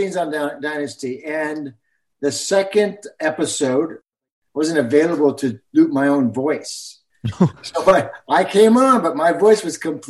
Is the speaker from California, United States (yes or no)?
yes; Los Angeles, California, United States; born there; I was born on Hollywood Boulevard.